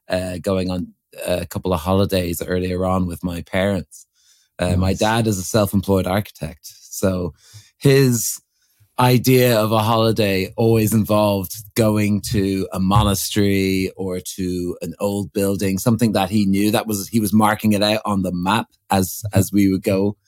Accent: London, United Kingdom; born there; I was born in London originally

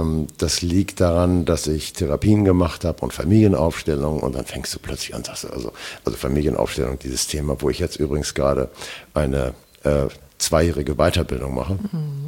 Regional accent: Hamburg, Germany; Doch, ich bin Hamburger. Mein Vater, ja, ich bin Hamburger. Mein Vater ist aus Riga. Und meine Mutter ist aus Westfalen.

